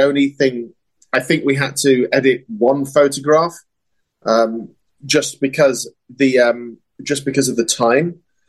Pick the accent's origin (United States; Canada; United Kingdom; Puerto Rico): United Kingdom; England; Funnily enough, I hardly ever work in England. I seem to spend more of my time working abroad than I do in my home country.